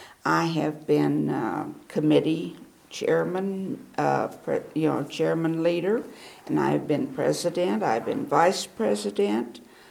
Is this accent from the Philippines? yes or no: no; Heber Springs, Arkansas, United States; also born or lived in San Diego; I had moved from San Diego, even though I am from Arkansas, but it was closer from, I was born in Dresco. So I was, as a child, I was from Heber Springs. So I really didn't know people over here.